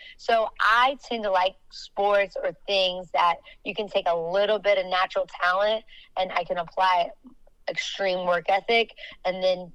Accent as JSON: {"language": "English", "region": "Florida", "country": "United States", "tie": "born or raised there", "said": "You know, I grew up in Florida on a dairy farm."}